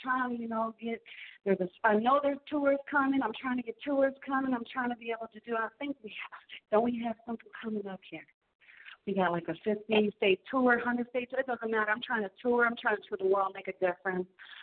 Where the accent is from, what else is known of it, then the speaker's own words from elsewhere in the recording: Michigan, United States; I'm so excited to be here. I was born and raised in Michigan